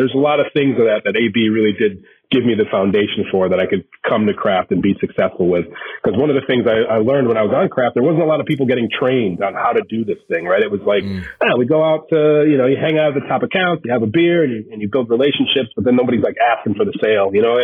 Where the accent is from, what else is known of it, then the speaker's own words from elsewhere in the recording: New Haven, Connecticut, United States; I'm from New Haven. I take pizza very seriously.